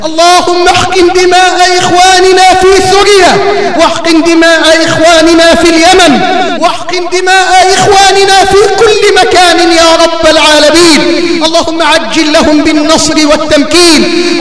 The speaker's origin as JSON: {"language": "Arabic", "country": "Egypt", "said": "بلدنا مصر"}